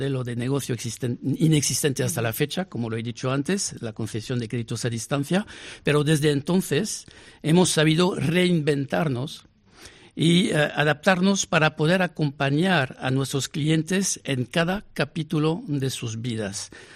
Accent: Spain; los españoles somos mucho más parecidos de lo que creemos muchas veces a nuestros vecinos europeos.

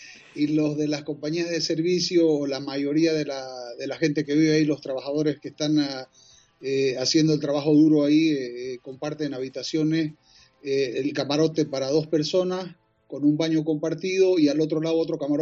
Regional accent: Bolivia; en mi país, en Bolivia.

